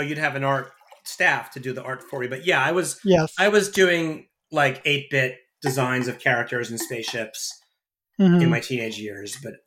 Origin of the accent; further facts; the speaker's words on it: Stony Brook, New York, United States; now in New York City, United States; And I went to SUNY Stony Brook, which is my hometown, for engineering.